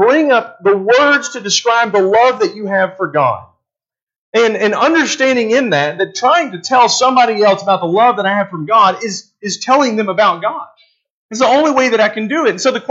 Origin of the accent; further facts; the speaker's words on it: United States; I was raised here in America where we didn't care.